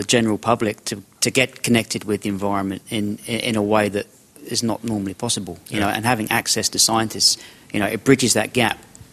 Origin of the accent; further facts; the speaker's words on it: Perth, Western Australia, Australia; I'm from Perth.